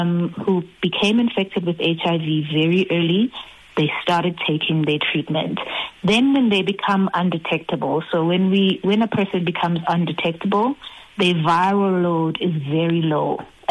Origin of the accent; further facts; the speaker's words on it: Durban, KwaZulu-Natal, South Africa; the research took place in Durban, which is my hometown